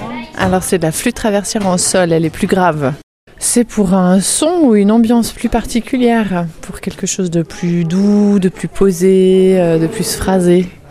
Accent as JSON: {"language": "French", "region": "Romandy", "country": "Switzerland", "said": "nous venons de Suisse romande."}